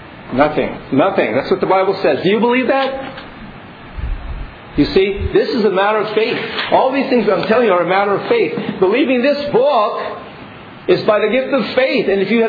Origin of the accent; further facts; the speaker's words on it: Philippines; I'm Filipino